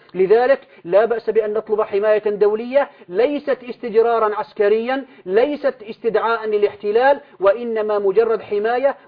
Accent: Syria; عندنا في سوريا

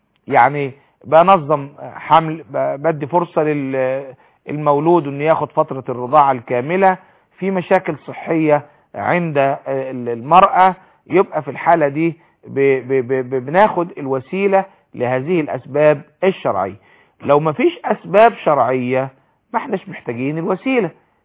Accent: Upper Egypt, Egypt; مش معنى ان انا راجل صعيدي

